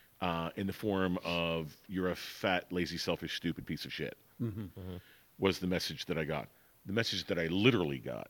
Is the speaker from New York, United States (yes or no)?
no; Pittsburgh, Pennsylvania, United States; I grew up in Pittsburgh, in a suburb of Pittsburgh. After my dad died, we moved back there because that's where both of my parents were from.